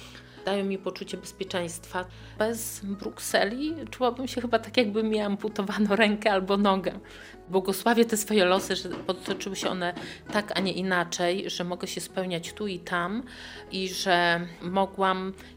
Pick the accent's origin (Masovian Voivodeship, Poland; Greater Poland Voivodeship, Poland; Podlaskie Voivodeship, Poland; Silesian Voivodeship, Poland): Podlaskie Voivodeship, Poland; Anusin; now in Brussels, Belgium; Polska, Podlasie, czyli Śmiatycze również, moja wieś Anusin.